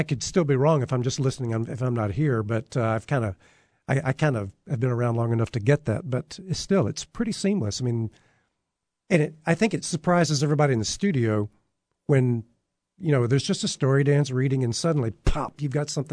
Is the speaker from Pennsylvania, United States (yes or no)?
no; Memphis, Tennessee, United States; Yeah, I grew up in Memphis, and man, you don't do that stuff there.